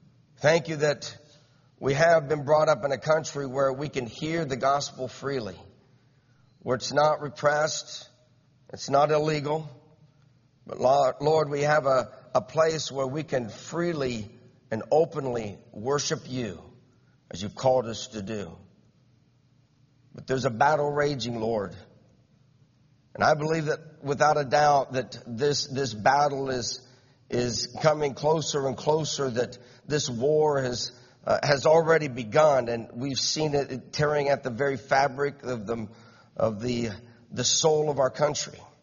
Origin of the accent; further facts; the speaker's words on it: United States; born there; I praise God every day that I was born in America.